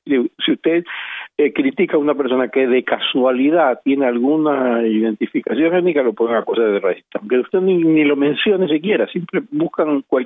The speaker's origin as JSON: {"language": "Spanish", "country": "Ecuador", "said": "Usted sabe que allá hay una, en mi país Ecuador, hay una persecución brutal contra los medios de comunicación"}